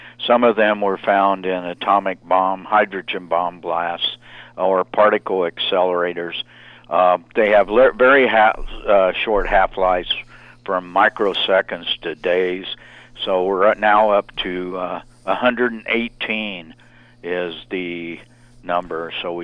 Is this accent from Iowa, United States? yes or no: no; New Mexico, United States; And 2 years later, in my home state of New Mexico